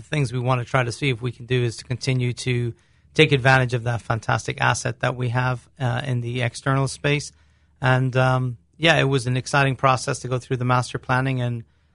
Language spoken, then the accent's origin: English; Ireland; I grew up in Ireland.